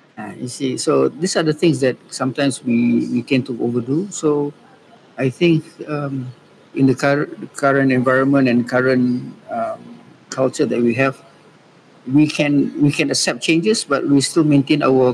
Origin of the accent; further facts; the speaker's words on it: Malaysia; I think that's the essence of being the good part of being Malaysian. We are probably kind and we are open